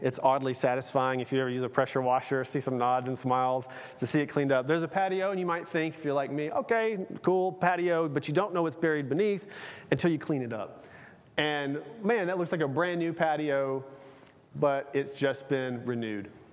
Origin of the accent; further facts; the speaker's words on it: Tennessee, United States; I grew up in Tennessee.